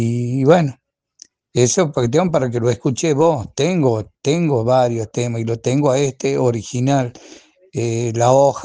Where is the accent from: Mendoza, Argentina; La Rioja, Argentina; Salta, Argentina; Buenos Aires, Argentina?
La Rioja, Argentina; y yo soy de La Rioja